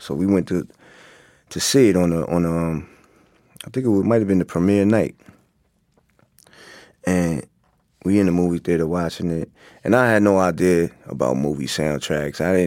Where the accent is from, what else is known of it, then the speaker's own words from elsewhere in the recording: Queens, New York, United States; He's like, where y'all from? We said, we're from Queens.